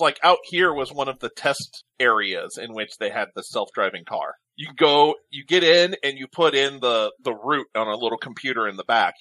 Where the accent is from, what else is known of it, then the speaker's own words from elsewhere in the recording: Winnipeg, Manitoba, Canada; I'm from Winnipeg, you idiot!